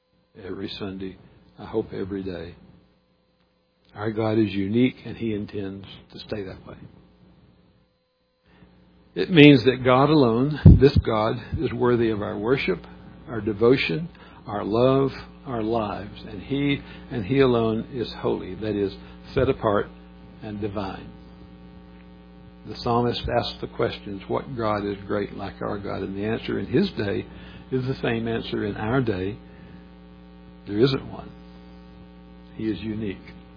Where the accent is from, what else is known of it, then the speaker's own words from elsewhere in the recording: Louisiana, United States; also born or lived in Texas; You know, I'm this hillbilly from Louisiana and West Texas